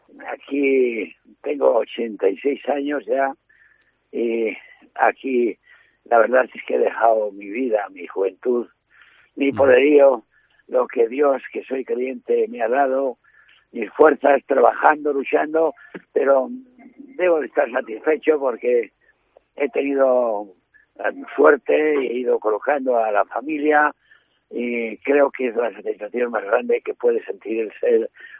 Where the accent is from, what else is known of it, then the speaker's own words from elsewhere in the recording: Salamanca, Castile and León, Spain; now in Barcelona, Spain; desde que llegué fuera de Salamanca, llevaba esa tierra en mi corazón